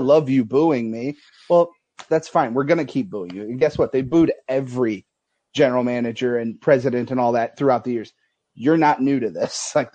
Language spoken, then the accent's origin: English; Detroit, Michigan, United States; We're from Detroit, so we might as well start circling this right now.